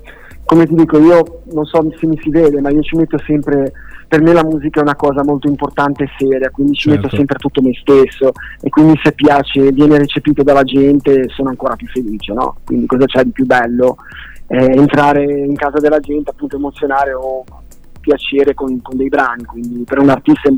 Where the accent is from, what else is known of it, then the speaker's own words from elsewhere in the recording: Genoa, Liguria, Italy; born there; io sono nata a Genova, sì, però le mie origini sono siciliane, sono di Palermo